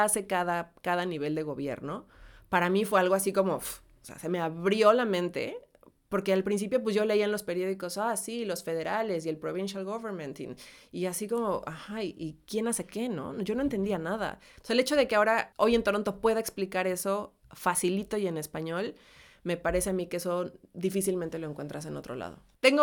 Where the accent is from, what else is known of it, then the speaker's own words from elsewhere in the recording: Mexico; moved away as an adult; Yo tuve la posibilidad de ser locutora en México, pero no es lo mismo ser locutora en un país donde creciste, donde conoces el idioma, me refiero hasta las palabras, el slang que le llaman, ¿no?